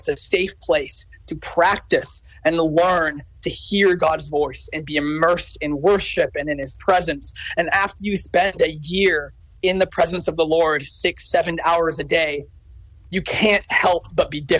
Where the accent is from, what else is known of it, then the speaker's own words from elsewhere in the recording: Oregon, United States; born there; Yeah, I was born in Oregon, just above California. I grew up to some Christian family up there.